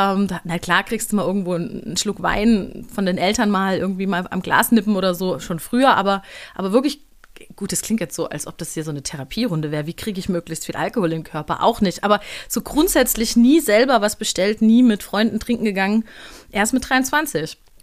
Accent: Baden-Württemberg, Germany; Also ich komme tatsächlich aus Süddeutschland, Baden-Württemberg, um genau zu sein. Und die Ecke hier nennt sich Dreiländereck tatsächlich. Also das hier befindet sich so genau zwischen Hessen, Baden-Württemberg und Bayern. Aber ich bin noch in Baden-Württemberg geboren.

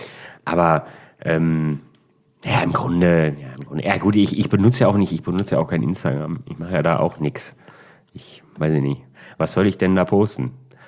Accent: North Rhine-Westphalia, Germany; Ich bin aus NRW, so viel habe gespielt, da kann kaum jemand gespielt haben.

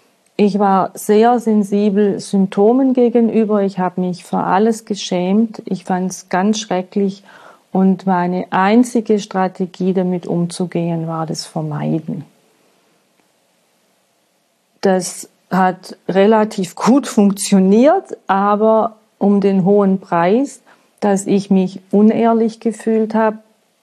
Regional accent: Bavaria, Germany; born there; now in Berlin, Germany; Ich bin im Allgäu geboren und lebe und arbeite seit einigen Jahren in Berlin.

